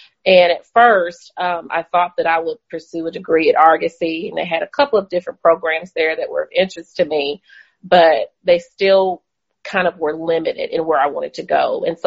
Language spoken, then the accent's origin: English; Nashville, Tennessee, United States; I am from Nashville, Tennessee.